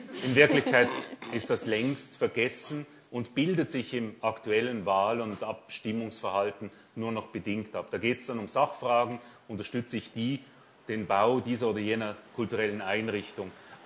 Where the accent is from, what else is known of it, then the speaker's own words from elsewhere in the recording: Basel, Basel-Stadt, Switzerland; In Basel, wo ich herkomme